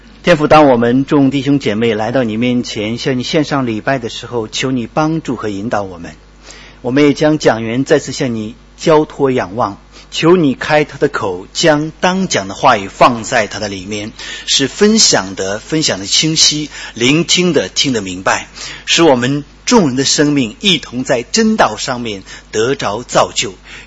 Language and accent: Chinese; Shandong, China; 我也是从山东来的，一听觉得很近了